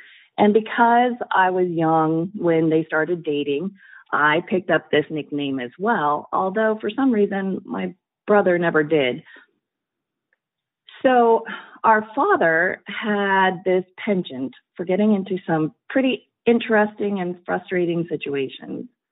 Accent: Colorado, United States; Hi, Mignon. … I'm originally from Colorado.

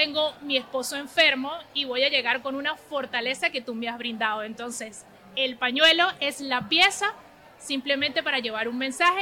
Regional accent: Venezuela; Soy venezolana.

